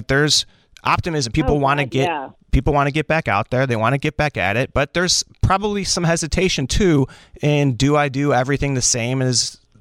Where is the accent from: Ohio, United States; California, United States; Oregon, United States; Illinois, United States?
Illinois, United States; Chicago; Well, I'm a comic, and I'm a Chicagoan, so I'm thrilled to be here.